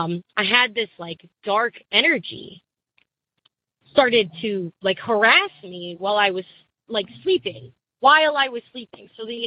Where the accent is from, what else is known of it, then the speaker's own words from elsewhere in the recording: East Coast, United States; I am 25 and from the East Coast of America.